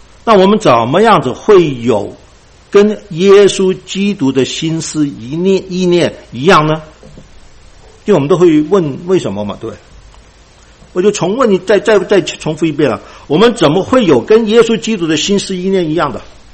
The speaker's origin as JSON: {"language": "Chinese", "region": "Guangdong", "country": "China", "said": "因为我喜欢吃，因为我是广东人。"}